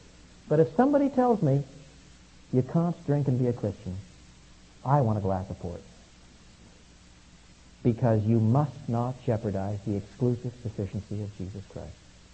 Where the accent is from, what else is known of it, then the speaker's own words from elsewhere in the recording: Canada; I was brought up in Canada at a time when we were told sometimes, never drink, smoke, swear, or chew